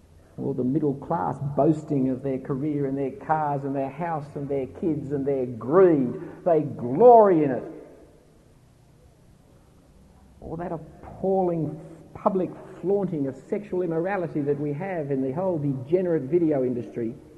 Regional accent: United Kingdom; now in Australia; I may live in Australia, but I still live as a British person. I speak English with certain qualifications.

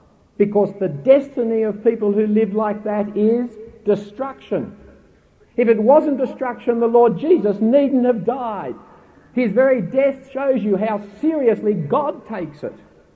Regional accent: United Kingdom; now in Australia; I may live in Australia, but I still live as a British person. I speak English with certain qualifications.

